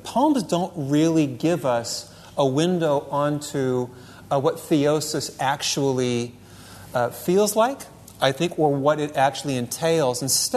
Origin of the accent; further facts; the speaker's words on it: California, United States; now in Utah, United States; I live in the state of Utah, and I'm from California.